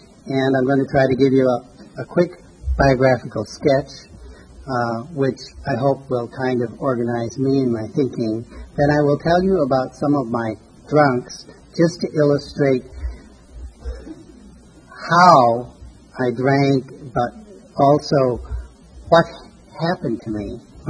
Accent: Andes, Peru; moved away; also born or lived in Beloit, United States; I was born in Beloit, Wisconsin, which is an awful place, but fortunately I was only 5 months old when I left and went to Peru, South America, and I grew up in the Andes.

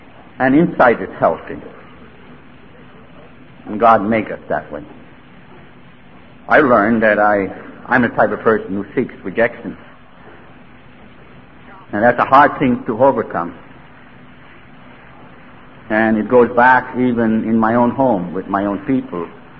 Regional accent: Canada; I'm a Canadian. I was brought up in a small little reservation in Canada.

